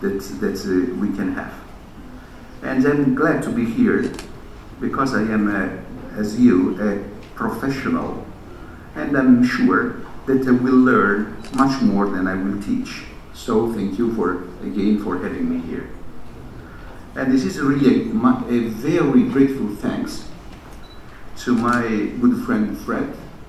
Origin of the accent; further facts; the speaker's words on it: Milan, Lombardy, Italy; English is a second language; I'm from Italy, I'm from Milan.